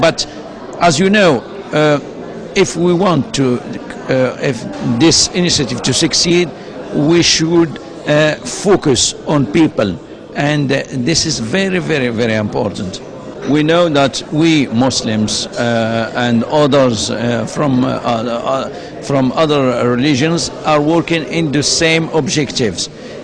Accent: Morocco; English is a second language; I am from Morocco

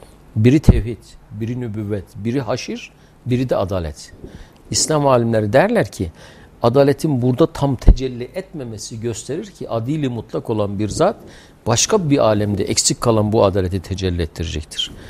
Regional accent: Horasan, Erzurum, Turkey; Ama asıl Erzurum Horasan doğumluyum ben. Soy ismim Kars'la ama ben Erzurumluyum.

